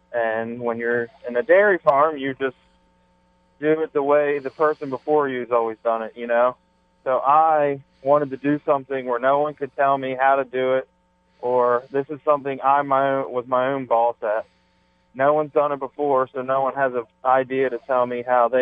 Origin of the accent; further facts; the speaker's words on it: Woodbine, Maryland, United States; from Woodbine, Maryland.